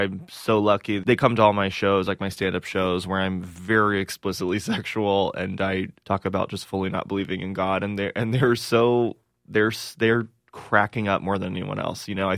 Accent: Asheville, North Carolina, United States; she is really just an amalgamation of all the Southern women I grew up with in Asheville, you know

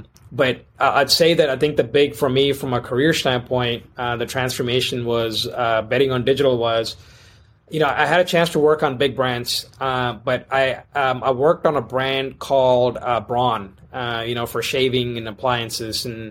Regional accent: India; now in United States; But so Sri, you and I both grew up in India for part of our life.

